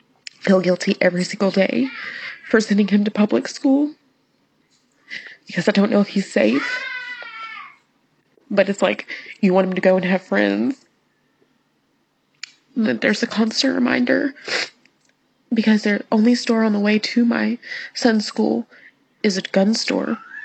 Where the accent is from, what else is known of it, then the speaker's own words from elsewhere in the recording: Tennessee, United States; I'm 31 and I am from Tennessee.